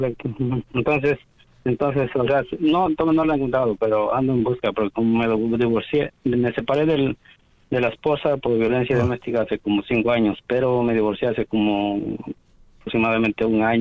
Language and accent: Spanish; Mexico; now in United States; Yo llamo de aquí yo soy de México, pero estoy llamando de aquí del estado de Delaware.